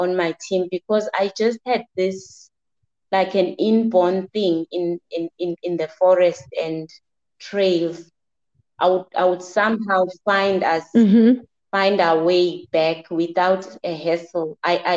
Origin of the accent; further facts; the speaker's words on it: Newcastle, KwaZulu-Natal, South Africa; born there; now in Pietermaritzburg, South Africa; By birth, I'm from Newcastle, a small town in the northern Natal, but I live and work in Pietermaritzburg. I'm middle-aged, unmarried, no children.